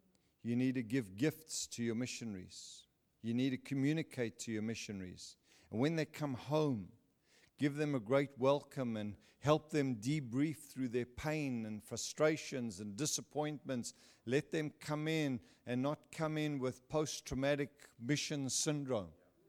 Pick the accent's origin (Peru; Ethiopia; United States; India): United States; I'm not here as an American.